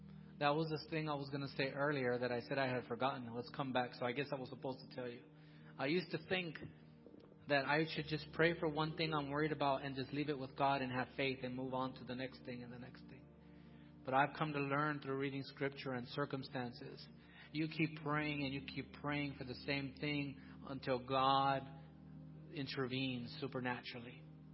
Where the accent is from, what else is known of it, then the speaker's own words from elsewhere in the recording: Donna, Texas, United States; I grew up here in Donna, 25th Street, close enough to East Donna, where the bad side of town, where there was a lot of drugs and violence in that area. But we were just outside of it. But we grew up there.